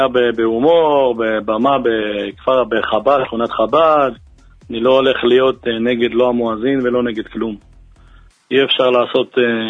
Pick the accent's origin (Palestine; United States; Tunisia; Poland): Tunisia; now in Lod, Israel; אני טוניסאי.